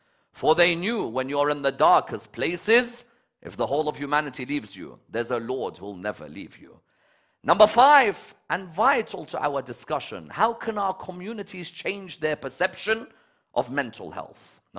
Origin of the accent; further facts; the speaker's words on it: London, United Kingdom; I grew up in London and didn't see what others saw.